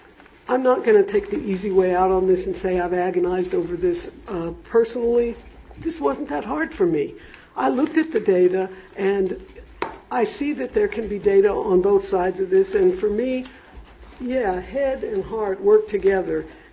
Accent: Texas, United States; I'm from Texas.

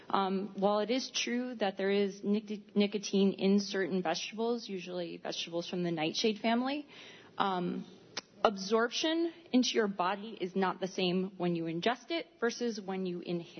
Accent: Danby, United States; I'm from Danby.

